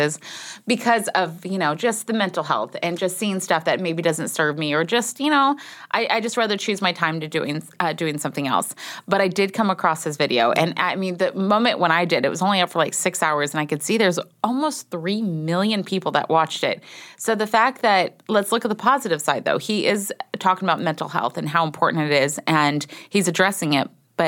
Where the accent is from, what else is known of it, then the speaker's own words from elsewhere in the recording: Texas, United States; I'm like, I'm sorry, sugar, I'm from Texas.